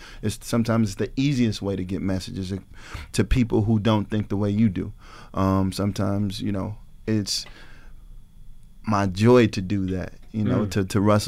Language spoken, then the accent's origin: English; Ferguson, Missouri, United States; I'm from Ferguson, so that is very important to me.